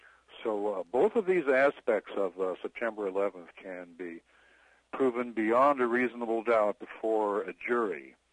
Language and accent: English; United States; It might sound like I'm a Canadian just blowing Canadian horns, but I happen to be a U.S. citizen.